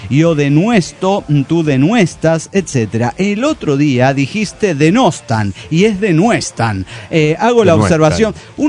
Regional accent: Mexico City, Mexico; del DF mexicano.

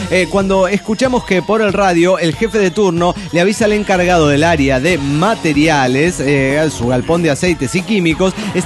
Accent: El Bolsón, Río Negro, Argentina; Yo soy del Bolsón, pero vengo de un viaje, el mejor viaje de mi vida.

